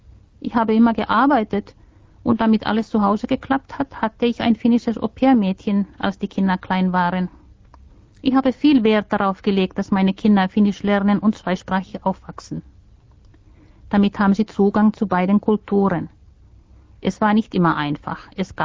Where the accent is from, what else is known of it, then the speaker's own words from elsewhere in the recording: Finland; now in Berlin, Germany; Das muss man ja haben als Finne.